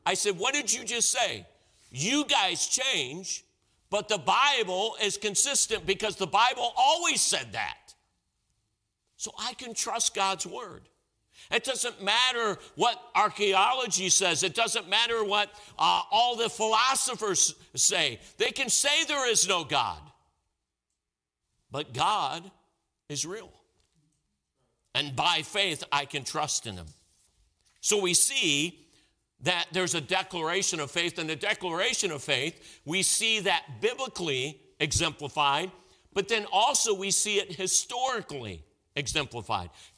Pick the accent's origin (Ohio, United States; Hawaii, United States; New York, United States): Ohio, United States; Cleveland; All right, I mentioned this morning that I grew up in Cleveland, Ohio.